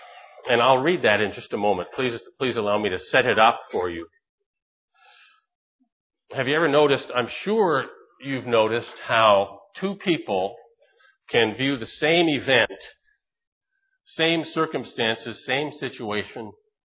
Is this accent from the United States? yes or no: yes; the South, United States; people, y'all. I'm from the South. Y'all coming to over there to serve and to teach.